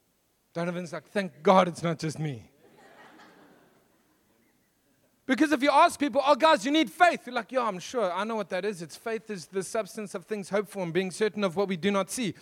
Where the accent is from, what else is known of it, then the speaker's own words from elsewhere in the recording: KwaZulu-Natal, South Africa; I am from KwaZulu-Natal, where Afrikaans is a dialect that we hear they speak somewhere in South Africa. No idea what that language is.